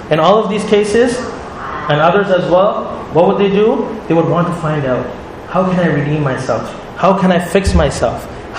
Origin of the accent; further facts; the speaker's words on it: Montreal, Quebec, Canada; You know, I'm from Montreal, so I can crack a joke about Montreal.